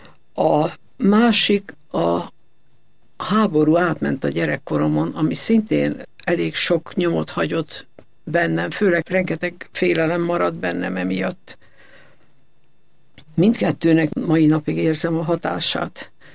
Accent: Budapest, Hungary; Én Budapesten születtem, és azóta is itt élek.

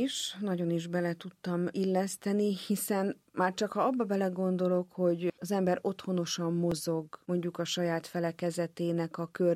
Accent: Máriakálnok, Győr-Moson-Sopron, Hungary; szinte természetesen adódott, hogy a szülőfalum, amelyet úgy hívnak, hogy Mária Kálnoknak a búcsújáró helyéről írjak

